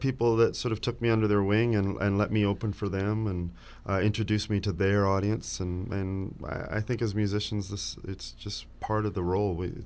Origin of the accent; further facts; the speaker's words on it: Alberta, Canada; the fact that I'm from a very small town and they still, and especially Alberta, the West